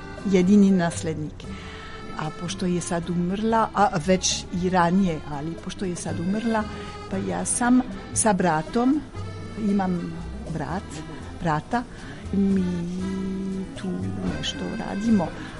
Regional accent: France; Serbian is a second language; ja sam francuskinja, ja sam inače vezana sa Srbijom, zato što mi je

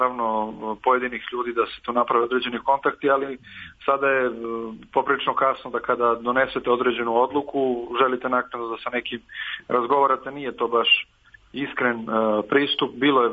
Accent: Kosovo; Važno je da pre svega mi kao kosovski Srbi budemo jedinstveni i složni oko toga

